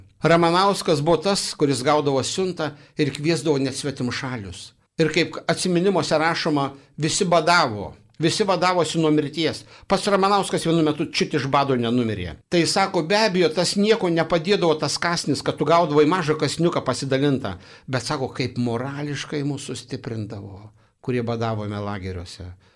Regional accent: Samogitia, Lithuania; now in Ireland; Tai aš pasakyčiau apie savį, esu žemaitis, smaragdas saloj Airijoj prisigūžęs.

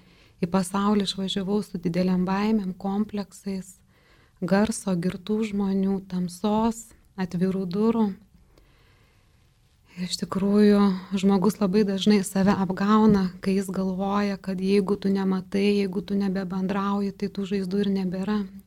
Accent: Telšiai, Telšiai County, Lithuania; Aš užaugau Telšiuose. Mažame miestelėje, 5 vaikų šeimoje

